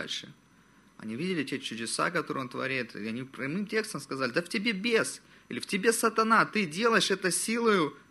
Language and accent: Russian; Krasnodar, Krasnodar Krai, Russia; хотя я родился, вырос, учился в Краснодаре